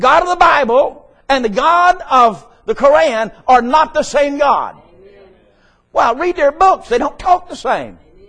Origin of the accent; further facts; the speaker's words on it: the South, United States; I'm an American. I'm a Southerner. I'm white. I'm a Baptist. I'm Christian.